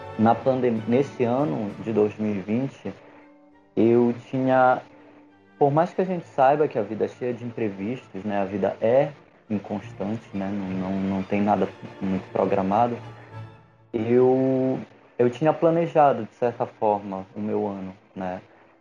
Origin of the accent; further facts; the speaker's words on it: Belém, Pará, Brazil; eu tenho 32 anos, eu sou autista leve, tenho TDAH também e sou de Belém do Pará.